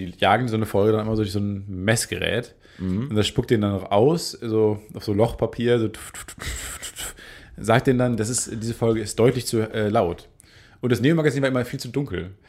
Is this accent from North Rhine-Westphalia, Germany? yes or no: yes; Kamen, North Rhine-Westphalia, Germany; weil ich komme ja aus Kamen, direkt an den zwei Autobahnen, an der A1 und der A2.